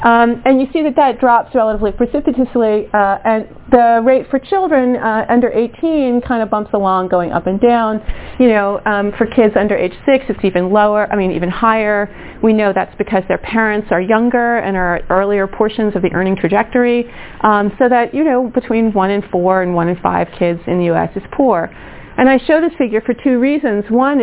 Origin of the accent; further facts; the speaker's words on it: New York, United States; I'm from New York. I speak fast.